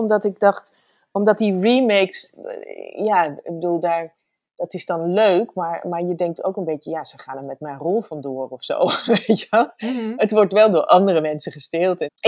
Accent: Paramaribo, Suriname; moved away; also born or lived in Brabant, Netherlands; Ik ben geboren in Brabant en toen ben ik op mijn derde verhuisd naar Paramaribo. Ja. En daar praten we echt helemaal zo.

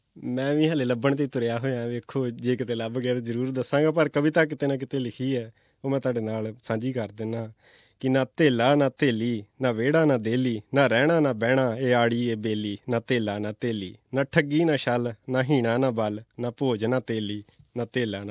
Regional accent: Punjab, India; ਪੰਜਾਬ 'ਚੋਂ ਵੀਰ ਜੀ ਮੈਂ ਅੰਮ੍ਰਿਤਸਰ ਜ਼ਿਲ੍ਹੇ ਤੋਂ ਬਿਲੋਂਗ ਕਰਦਾ, ਦਮਦਮੀ ਟਕਸਾਲ ਮਹਿਤਾ ਚੌਂਕ, ਉਹਦੇ ਬਸ ਕੋਲ ਹੀ ਪਿੰਡ ਆ ਸਾਡਾ।

